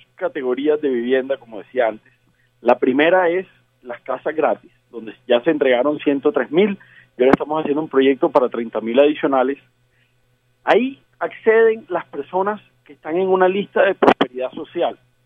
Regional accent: Colombia; nosotros, como colombianos, hacemos un esfuerzo

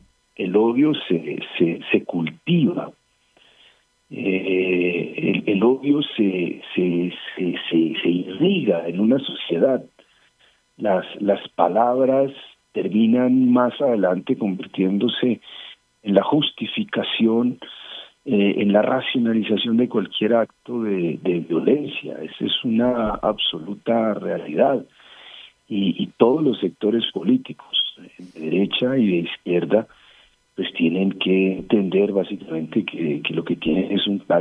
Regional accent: Colombia; El mensaje que nosotros como colombianos tenemos que mandar hoy

